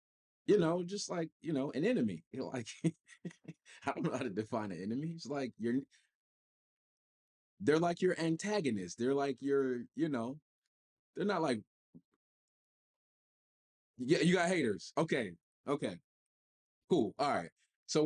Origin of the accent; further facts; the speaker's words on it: Illinois, United States; He was from Wisconsin, I was from Illinois.